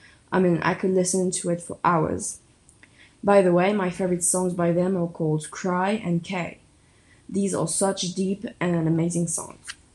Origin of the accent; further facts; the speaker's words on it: Paris, Île-de-France, France; born there; English is a second language; now in Jonzac, France; I am 14 years old and I was born on January 23rd of 2008. I was born in Paris, but I currently live in Jonzac.